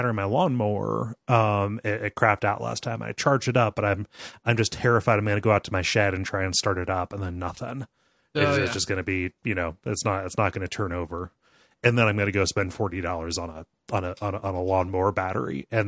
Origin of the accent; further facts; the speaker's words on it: Ohio, United States; Being that I'm from Northern Ohio, I have no sports teams to ever get excited about.